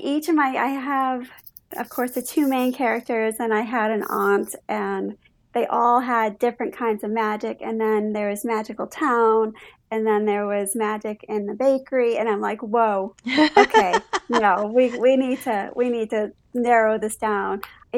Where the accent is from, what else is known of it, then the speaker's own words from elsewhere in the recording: Massachusetts, United States; I grew up in Massachusetts on the water. So the water to me is just like magic.